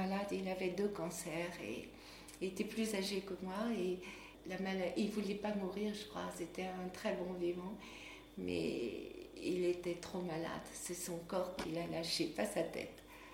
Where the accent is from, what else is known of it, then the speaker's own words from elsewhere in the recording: Paris, Île-de-France, France; born there; Je suis parisienne dans l'âme parce que je suis née à Paris